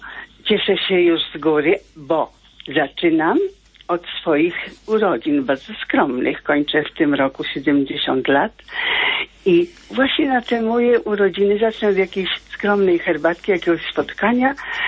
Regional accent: Łódź Voivodeship, Poland; ja wychowałam się właśnie w pobliżu Bronowa, tam gdzie ona zamieszkała, kiedy wyszła za mąż.

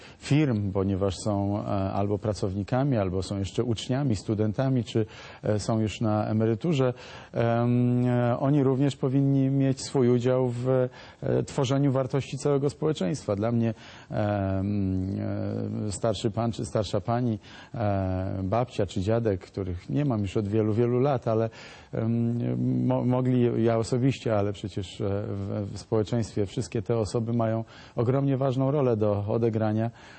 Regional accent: Wrocław, Lower Silesian Voivodeship, Poland; now in Warsaw, Poland; Poza tym jestem wrocławianinem, jestem historykiem, ale czuję się już chyba też warszawianinem, ponieważ mieszkam od 10 lat w Warszawie i kocham również to miasto.

